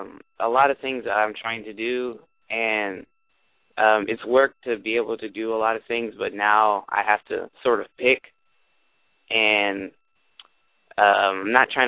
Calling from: Oregon, United States

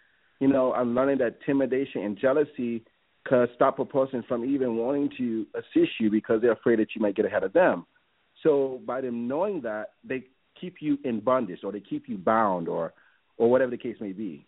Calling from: Atlanta, Georgia, United States; I'm calling from Atlanta, Georgia.

